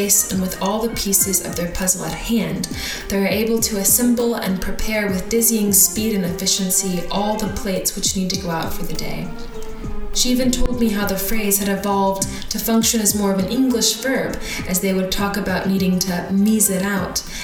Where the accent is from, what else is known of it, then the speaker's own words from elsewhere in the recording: Texas, United States; a ways north of my hometown up in Dallas